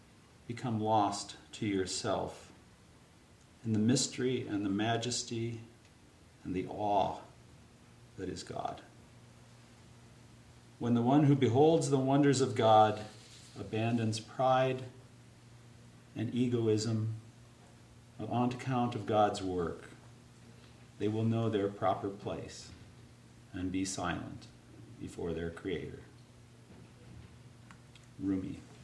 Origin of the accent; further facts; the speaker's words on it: Odessa, Washington, United States; I grew up in Odessa, Washington, which is about an hour away from Wenatchee. Small farming rural community, bunch of German Russians. We still had German worship services.